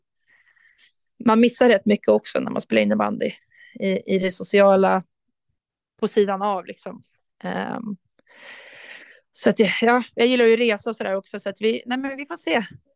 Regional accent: Rotebro, Stockholm County, Sweden; jag hävdar fortfarande att jag kommer från Rotebro och inte från Sollentuna, fast de har bytt namn.

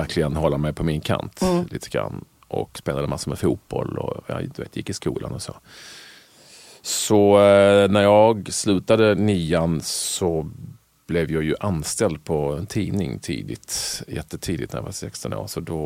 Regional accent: Malmö, Skåne, Sweden; also born or lived in Landskrona; Jag föddes i Landskrona av alla jävla ställen 1965. Jag bodde där liksom några få månader innan jag flyttade till Malmö, där jag brukar säga att jag är uppväxt.

